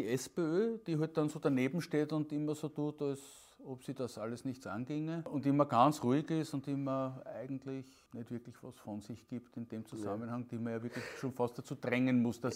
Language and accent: German; Upper Austria, Austria; Gerade bei uns in Oberösterreich zum Beispiel.